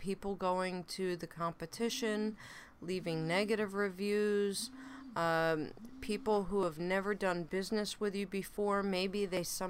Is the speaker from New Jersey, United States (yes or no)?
yes; New Jersey, United States; But yes, I say water, not water. I am from New Jersey. It's water.